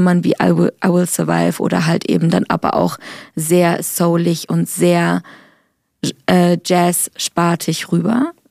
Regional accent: Freiburg, Baden-Württemberg, Germany; ich komme aus Freiburg, es ist eine kleinere Stadt, und zu meiner Schulzeit, da war unsere Klasse nicht so bunt.

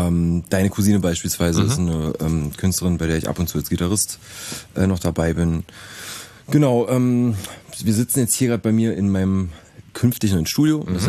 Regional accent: Berlin, Germany; ich komme aus Berlin.

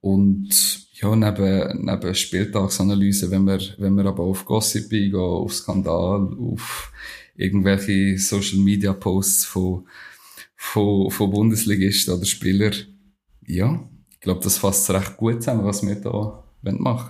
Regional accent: Dulliken, Solothurn, Switzerland; Wie du schon angetönt hast, komme ich aus Dulika oder bei Dulika aufwachsen, wohne mittlerweile in Olten.

